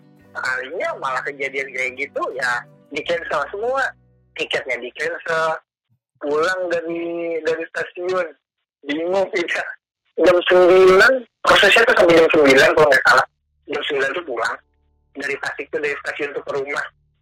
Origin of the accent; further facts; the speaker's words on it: Pageragung, West Java, Indonesia; saya lahir di kota di Kabupaten Tasikmalaya, tepatnya di Kampung Pageragung, Kecamatan Pageragung. Sekolah saya SD di SD 2 Pageragung.